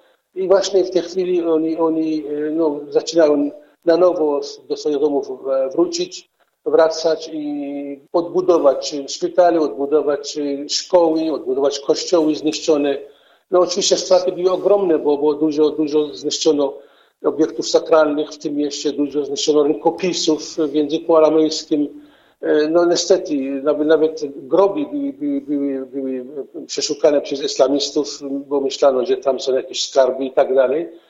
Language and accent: Polish; Syria; Polish is a second language; now in Poland; chrześcijanie w Syrii. Szczególnie w tym regionie, skąd pochodzę ja, skąd pochodzi Dziordz Jakub, bo to jest mój kraj, mój rodak.